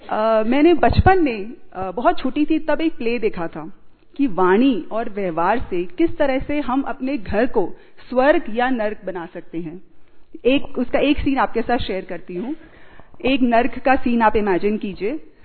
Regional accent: Jaipur, Rajasthan, India; मैं जयपुर से हूँ और जयपुर पीस पैलेस में करीब अभी कुछ ही महीनों पहले मैंने यहाँ पे ज्वाइन किया है

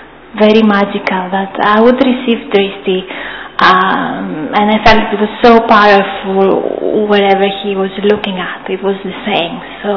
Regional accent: Greece; English is a second language; I come from Greece.

